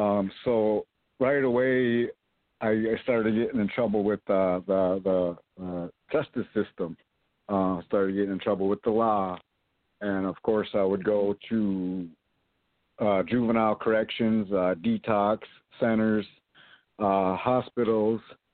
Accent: Minnesota, United States; I'm from Mille Lacs Lake Reservation, Mille Lacs Band of Ojibwe Reservation. I grew up on the south end there on the big lake of Mille Lacs, right on the reservation there.

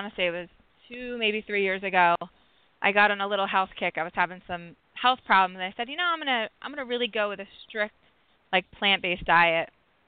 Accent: Rockville, Maryland, United States; So I am definitely a suburban girl. I grew up in Rockville, Maryland, which has become almost like a mini city, although it was definitely more of a suburb when I was there.

